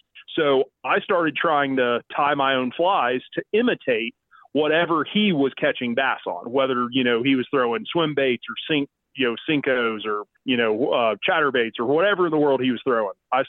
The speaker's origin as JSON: {"language": "English", "town": "Huntsville", "region": "Alabama", "country": "United States", "tie": "born or raised there", "said": "we kind of ended up just lucked into growing up around Huntsville with the Tennessee River systems through there and Southern Tennessee"}